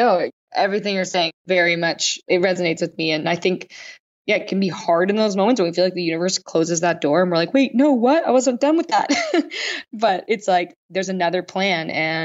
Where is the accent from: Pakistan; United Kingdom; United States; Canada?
Canada; I won a silver medal for Canada because I'm Canadian.